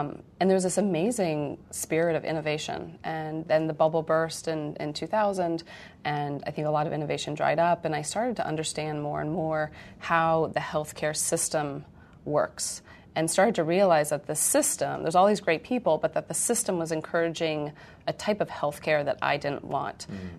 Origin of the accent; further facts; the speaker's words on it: Stanford, California, United States; Yeah, so I grew up on Stanford campus. I went to Yale for undergrad as a biology major